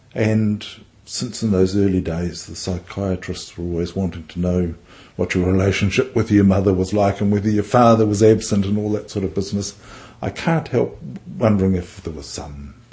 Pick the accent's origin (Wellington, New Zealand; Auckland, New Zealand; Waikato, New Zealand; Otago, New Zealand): Otago, New Zealand; Dunedin; I was born in Dunedin in 1944. Our household was a pretty typical North Dunedin household.